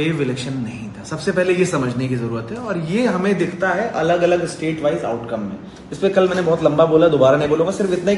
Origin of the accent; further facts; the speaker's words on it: Uttar Pradesh, India; मैं खुद यूपी का रहने वाला हूँ